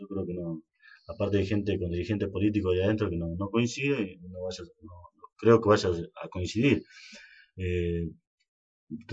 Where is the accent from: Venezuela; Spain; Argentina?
Argentina; Ingeniero Jacobacci, Río Negro; nos sentimos orgullosos de decir que somos de Jacobacci, que somos jacobacinos.